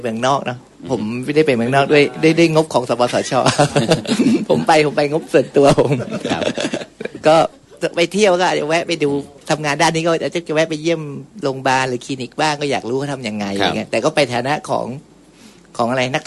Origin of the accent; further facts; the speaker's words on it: Satun, Thailand; born there; ผมเป็นคนสตูลแต่กำเนิด